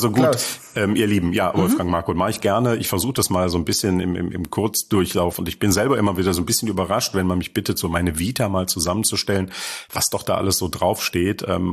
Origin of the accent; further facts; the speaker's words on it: Leverkusen, North Rhine-Westphalia, Germany; also born or lived in Cologne; Richtung Nordsee starten, dort, wo ich jetzt seit fast 3 Jahren wohne, eigentlich als gebürtiger Rheinländer, weil eigentlich komme ich aus Leverkusen. Mhm. Gut, ich bin in Köln geboren, aber als Leverkusener verschweigt man das immer mal ganz gerne.